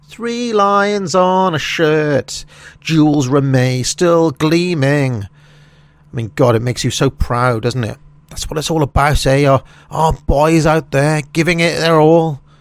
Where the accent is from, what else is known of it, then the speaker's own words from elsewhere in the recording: Wales, United Kingdom; if someone who was born and brought up in Wales, who grew up in the cultural quagmire of the 1980s and 1990s